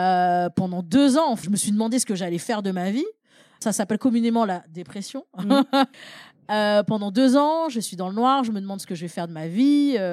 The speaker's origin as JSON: {"language": "French", "town": "Paris", "region": "Île-de-France", "country": "France", "tie": "born there", "said": "je suis née à Paris 20e, en fait."}